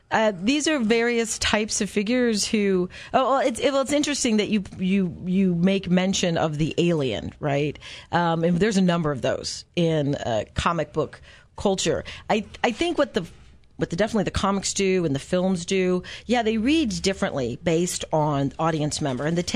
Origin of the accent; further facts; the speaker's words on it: Minnesota, United States; I grew up in the Midwest, so Paul Bunyan is, I'm a Minnesotan